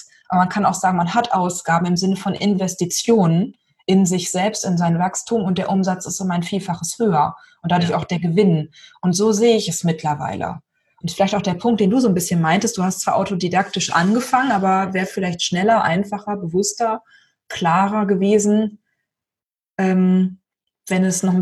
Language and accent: German; Lower Saxony, Germany; ich bin ja aus Niedersachsen, ne?